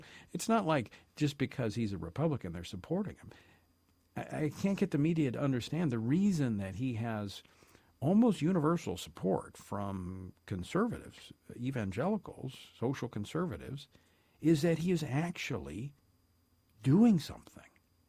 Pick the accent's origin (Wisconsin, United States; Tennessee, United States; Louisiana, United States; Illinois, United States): Louisiana, United States; Baton Rouge; when the devastating floods hit my hometown of Baton Rouge, surrounding community.